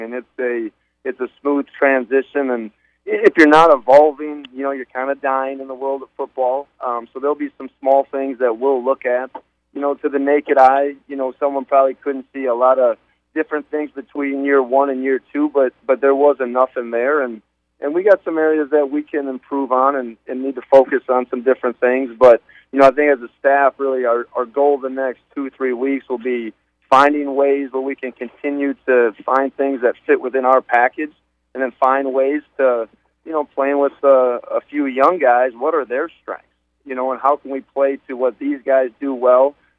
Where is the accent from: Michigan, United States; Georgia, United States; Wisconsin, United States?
Wisconsin, United States; now in St. Louis, United States; So and growing up in Wisconsin, I'm very well versed for this type of weather.